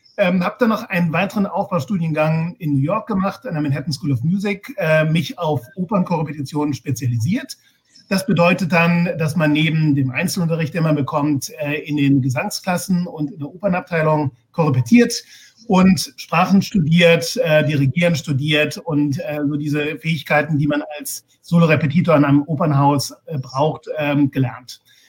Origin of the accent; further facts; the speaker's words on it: Germany; Und ich als Deutscher bin dann tatsächlich auch an die ganzen Wagner- und Strauss-Opern geraten.